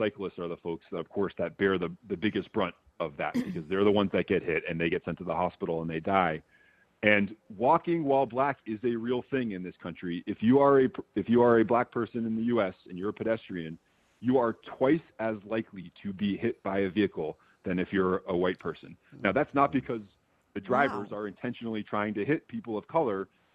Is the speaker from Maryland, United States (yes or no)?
no; Brookline, Massachusetts, United States; These are the streets that I grew up on in Brookline Village. I mean, literally, we went around my elementary school.